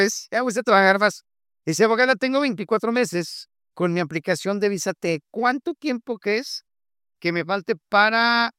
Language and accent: Spanish; Honduras; Yo soy de Honduras y sigo en espera.